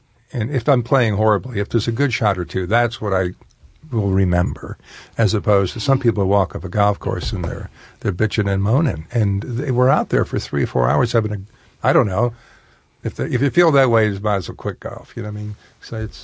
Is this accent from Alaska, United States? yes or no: no; Buffalo, New York, United States; When I came to town, I came from Buffalo, New York, and it was really pre FM.